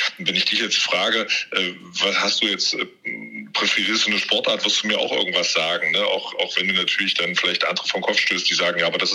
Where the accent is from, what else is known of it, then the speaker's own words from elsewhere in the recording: Thuringia, Germany; als Thüringer sollte man das Thüringen-Journal schauen